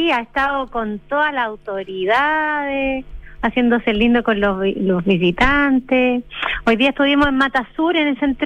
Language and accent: Spanish; San Javier, Maule, Chile; Loncomilla por el río de mi pueblo, que es San Javier